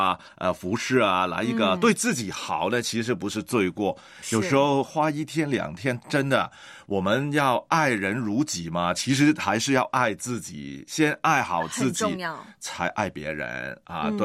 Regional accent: China; 对我们中国人来讲呢是第一个重要的节日

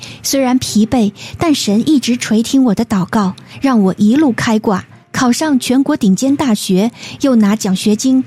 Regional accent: Southwest China, China; born there; 我出生在中国西南的一个省会城市

